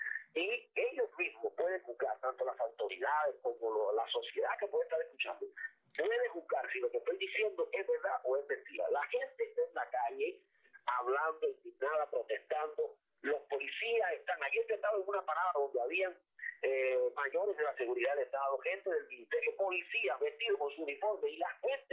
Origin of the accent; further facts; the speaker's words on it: Cuba; lo puedo decir como ciudadano cubano